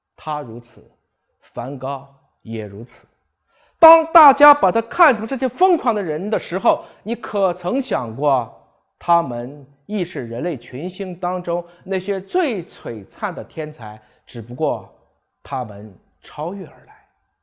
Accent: China; 我是一个中国人，我说的是中国话，吃的是中国饭，装的是中国心

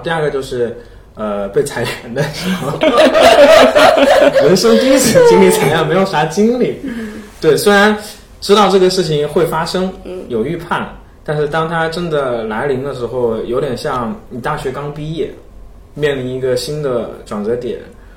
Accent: Wuhan, Hubei, China; now in Beijing, China; 为我是武汉人，所以应该有两个瞬间是特别难忘的。就第一个，因为武汉人的身份，就是当时疫情在武汉嘛，所以那个春节，就当时我在北京也回不去家

